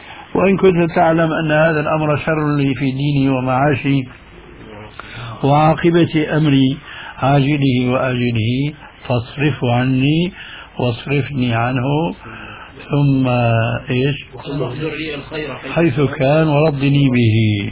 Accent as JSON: {"language": "Arabic", "town": "Damascus", "region": "Damascus Governorate", "country": "Syria", "said": "هذه كانت تستعمل عندنا في دمشق"}